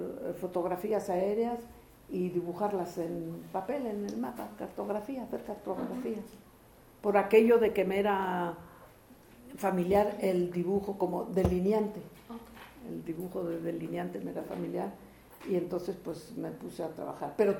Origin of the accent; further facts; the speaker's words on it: Spain; born there; solicité el pasaporte español, porque yo nací en España.